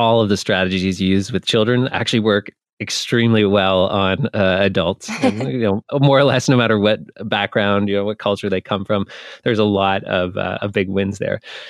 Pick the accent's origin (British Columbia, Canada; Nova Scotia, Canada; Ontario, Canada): Nova Scotia, Canada; Halifax; I grew up in Halifax, Nova Scotia, up here in Canada, and then went directly into university after I graduated high school.